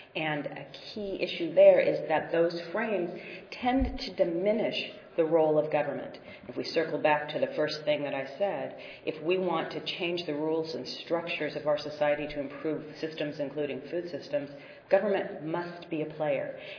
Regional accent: West Coast, United States; even though I'm from the West Coast.

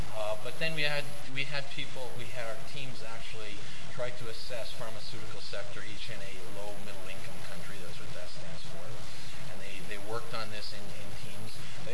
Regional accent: Midwest, United States; I'm from the Midwest myself

